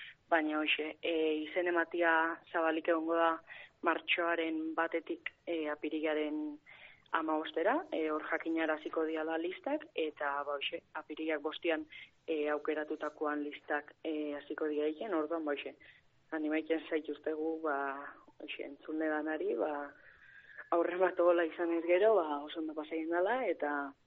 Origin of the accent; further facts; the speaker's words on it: Goñi, Navarre, Spain; Nik ustot, ni geixen bat Goñikoa naiz